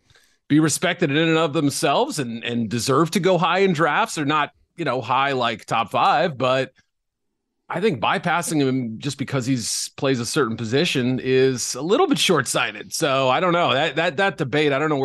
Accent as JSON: {"language": "English", "town": "Boston", "region": "Massachusetts", "country": "United States", "tie": "born or raised there", "said": "I grew up in Boston. You know, I got a little salt in my veins."}